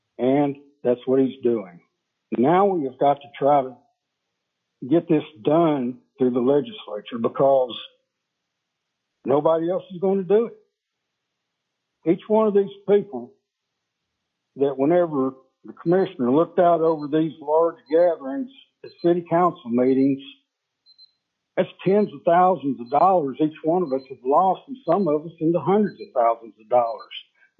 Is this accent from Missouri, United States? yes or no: no; Kenai, Alaska, United States; I'm from Kenai. So is my wife.